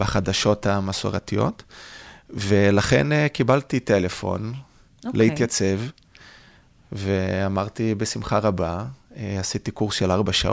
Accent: Brazil; Hebrew is a second language; moved away as an adult; now in Israel; תראי, הגעתי לארץ ב-2004, עליתי לארץ מברזיל.

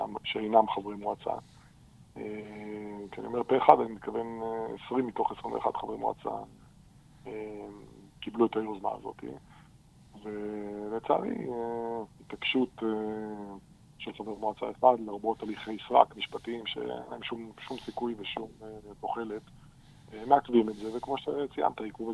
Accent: Ra'anana, Central District, Israel; גדלתי ברעננה, אבל מים פה טעימים יותר.

